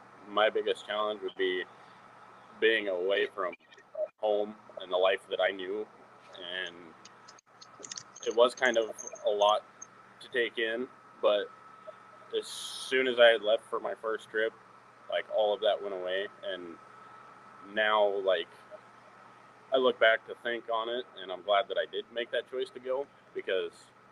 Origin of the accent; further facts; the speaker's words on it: Chimacum, Washington, United States; And I can't count very high because I'm from Chimicum, so.